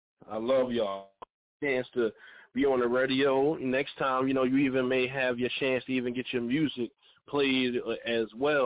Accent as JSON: {"language": "English", "town": "Philadelphia", "region": "Pennsylvania", "country": "United States", "tie": "born or raised there", "lives_now": "New Jersey, United States", "said": "He's here from here, New Jersey, Trenton, and I grew up like in Philly."}